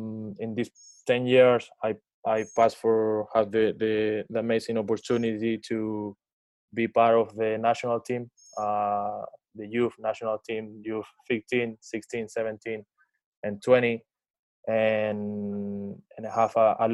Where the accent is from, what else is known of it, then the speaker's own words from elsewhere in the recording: Santiago, Santiago Metropolitan Region, Chile; I'm from Santiago, Chile. I grew up in a very humble neighborhood, with a lot of social problems, you know, like I'm not coming from a rich place.